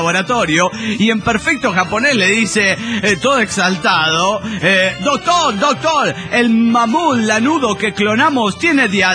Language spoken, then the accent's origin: Spanish; Tuxtla Gutiérrez, Chiapas, Mexico; de Tulsa, Gutiérrez, Chiapas, México.